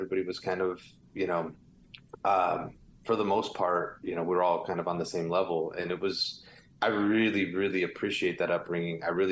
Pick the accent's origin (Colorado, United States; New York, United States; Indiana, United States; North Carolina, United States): Indiana, United States; East Chicago; I grew up in East Chicago, Indiana.